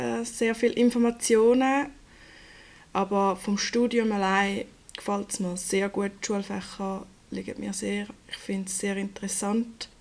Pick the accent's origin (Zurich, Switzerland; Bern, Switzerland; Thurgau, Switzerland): Zurich, Switzerland; now in Aarau, Switzerland; Von Zürich-Wieland, ein kleines Bauerndörfchen mit 465 Einwohnern. Dort bin ich aufgewachsen, bin jetzt eigentlich die ganze Zeit in dieser Region geblieben. Und jetzt bin ich relativ weit weggezogen. Meine Familie ist auch immer noch dort.